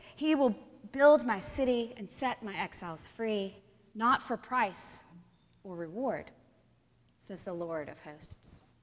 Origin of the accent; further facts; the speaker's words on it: United States; in a country where I have dual citizenship as an American and as a Christian.